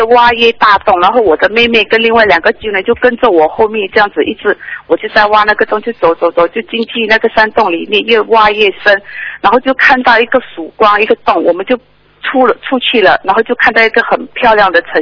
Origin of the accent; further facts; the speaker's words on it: Malaysia; 我是马来西亚的。